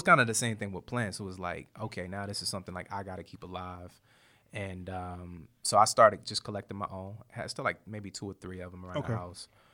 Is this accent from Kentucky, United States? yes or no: no; Henderson, North Carolina, United States; I grew up in North Carolina, so it was kind of like a coming home thing for me.